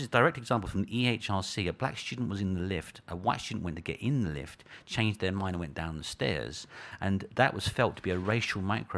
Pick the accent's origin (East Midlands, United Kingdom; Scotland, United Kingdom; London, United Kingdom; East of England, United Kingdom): London, United Kingdom; Hackney; and I come from Hackney, I kind of swagger a little bit, you know what I mean?